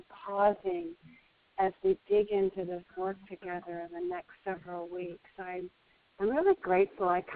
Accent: Denver, Colorado, United States; I'm from Denver, Colorado

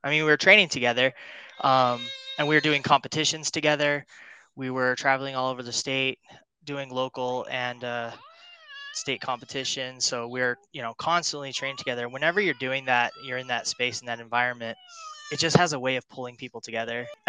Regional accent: Salt Lake City, Utah, United States; No. I grew up in Salt Lake, and we were living in Heber at the time.

